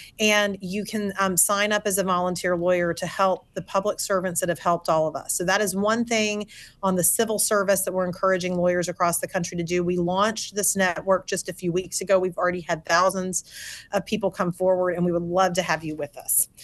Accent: Texas, United States; Our friends and family in my home state of Texas, where I spend a lot of time with my family

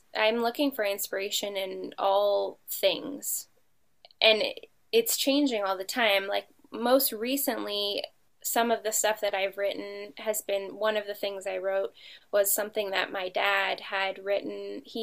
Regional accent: Portland, Oregon, United States; I'm from Portland, Oregon.

